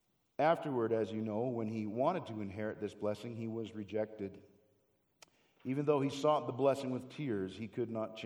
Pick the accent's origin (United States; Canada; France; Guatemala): Canada; So when I was growing up in Canada, you would hear this thing all the time.